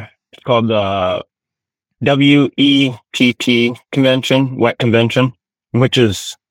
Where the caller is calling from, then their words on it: New Sharon, Maine, United States; It's in Maine. I live in New Sharon.